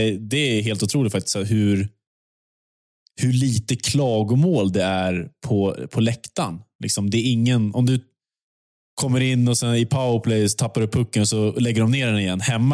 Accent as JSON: {"language": "Swedish", "country": "Sweden", "said": "hemma i Sverige"}